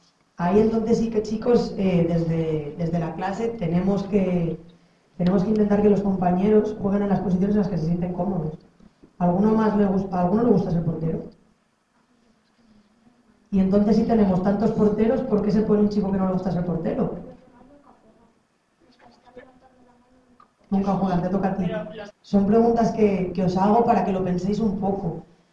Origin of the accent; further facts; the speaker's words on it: Teruel, Aragon, Spain; allí en Teruel, que es mi ciudad natal, y estuve jugando desde los 3 años hasta los 19 sin parar.